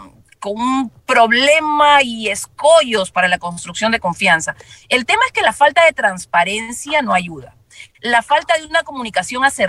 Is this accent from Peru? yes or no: yes; Peru; empezar a creer y confiar entre nosotros como peruanos